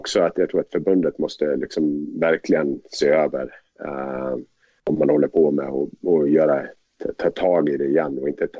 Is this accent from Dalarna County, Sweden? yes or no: yes; Leksand, Dalarna County, Sweden; eller får vara hemma i Leksand där